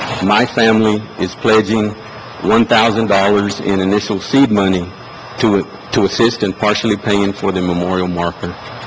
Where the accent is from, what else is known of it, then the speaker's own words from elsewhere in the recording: Edinburg, Texas, United States; I'm from Edinburgh. My family has resided in Hidalgo County for almost 14 years.